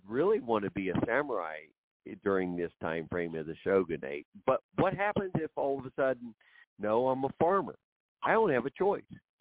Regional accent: Ponca City, Oklahoma, United States; because I come from Ponca City, Oklahoma, and the greatest, all right, one of the great black cowboys of the Old West came from the area I lived in, okay?

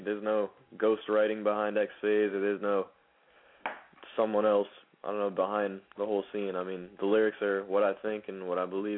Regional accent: Mendham, New Jersey, United States; also born or lived in Parsippany; I was born in Parsippany, New Jersey. In New Jersey at the hospital.

